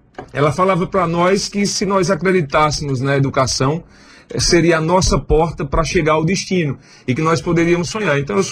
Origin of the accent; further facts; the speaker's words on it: Flores, Pernambuco, Brazil; also born or lived in Serra Talhada; eu sou nascido no interior de Pernambuco, uma cidade... Nasci, na verdade, em Serra Talhada, mas morei a minha infância numa cidade vizinha chamada Flores, uma cidade de menos, em torno de 20 mil habitantes.